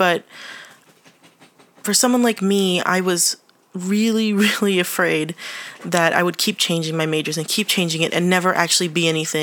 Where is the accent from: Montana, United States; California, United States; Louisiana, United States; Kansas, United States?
California, United States; San Francisco; I'm from San Francisco and I'm 19 years old.